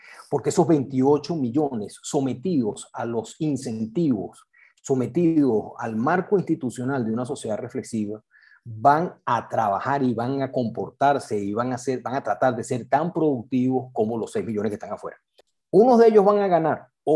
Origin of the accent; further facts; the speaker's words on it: Venezuela; esos 6 millones de venezolanos, que son una muestra de nosotros mismos, los que estamos en Venezuela